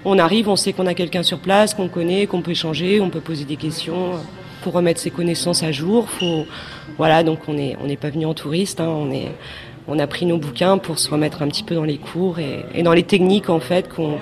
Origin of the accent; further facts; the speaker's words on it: Toulon, Provence-Alpes-Côte d'Azur, France; Ouais, je viens de Toulon.